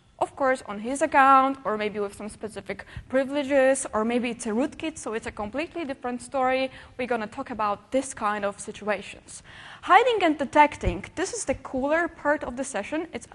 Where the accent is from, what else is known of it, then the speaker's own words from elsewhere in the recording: Poland; English is a second language; I am from Poland.